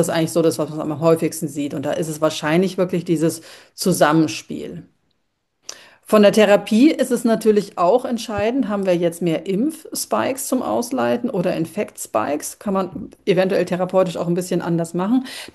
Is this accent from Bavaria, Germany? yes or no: yes; Bavaria, Germany; also gerade so die Allgäuer sind ja, wo ich herkomme, alle sehr sportlich und gehen auf die Berge und machen.